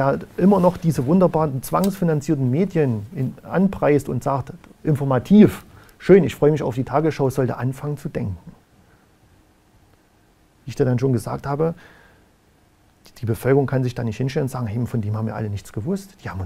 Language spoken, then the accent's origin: German; Germany; Ich bin stolz, dass ich eine deutsche Kultur habe. Ich möchte meine Kultur, mein Herkunftsland, nicht mit Füßen treten